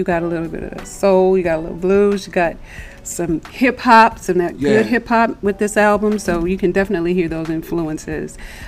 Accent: Gary, Indiana, United States; born there; He's from my hometown. I was born in Gary, Indiana.

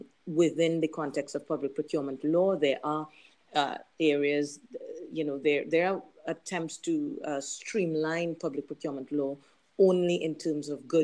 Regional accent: Trinidad & Tobago; I am originally from the Caribbean, called to practice at the Bar of Trinidad and Tobago in 1995.

